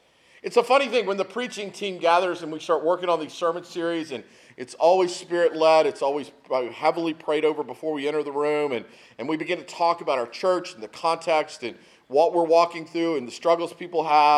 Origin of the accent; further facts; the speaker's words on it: El Paso, Texas, United States; Growing up in El Paso, that's the holiday of my people.